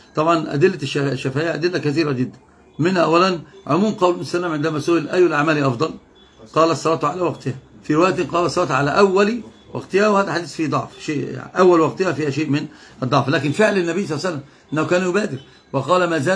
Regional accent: Tunisia; انا قلت تونسي مفتخر وافتخر،

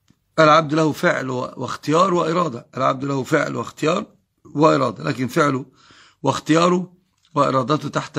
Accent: Algeria; هل يجوز لها أن تواصل في الجنائز عندنا في الجزائر

